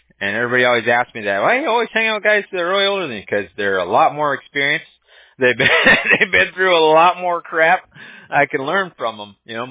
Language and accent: English; Newport Beach, California, United States; I grew up in Newport Beach in Southern California.